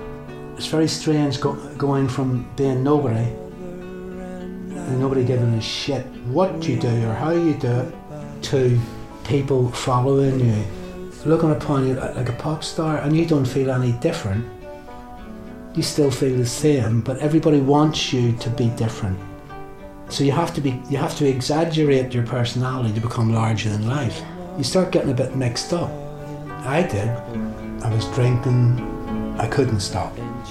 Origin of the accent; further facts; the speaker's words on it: Belfast, Northern Ireland, United Kingdom; This night we're playing in Belfast, my hometown.